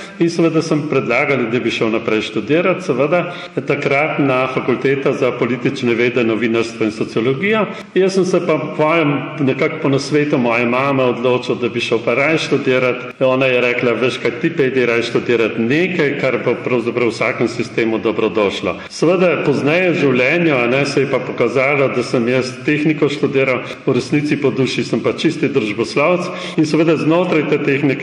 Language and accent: Slovenian; Jasen, Littoral–Inner Carniola, Slovenia; born there; Ja, jaz sem rojen v Jaseno, pred 70 leti